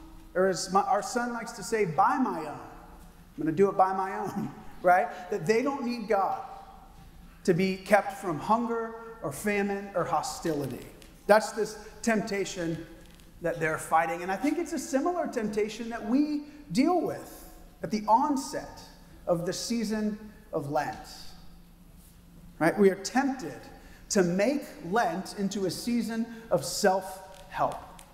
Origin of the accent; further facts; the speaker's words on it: Houston, Texas, United States; I'm a city boy, I'm from Houston. So this was wild to me